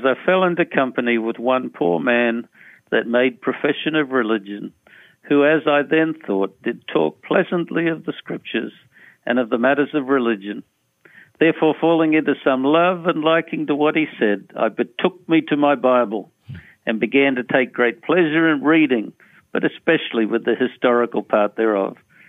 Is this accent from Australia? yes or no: yes; Australia; As a young kid growing up in Australia, in my first couple of years in public school before my family moved closer